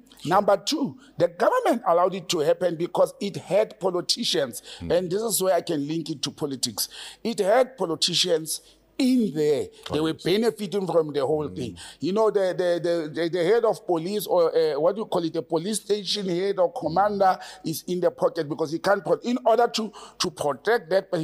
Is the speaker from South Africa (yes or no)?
yes; Randfontein, Gauteng, South Africa; I grew up in Randfontein. It's a mining town.